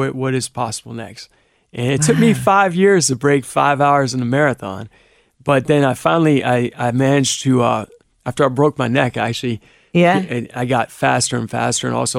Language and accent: English; Cleveland, Ohio, United States; I used to watch the cartoons on Saturday morning in Cleveland. I grew up in Cleveland.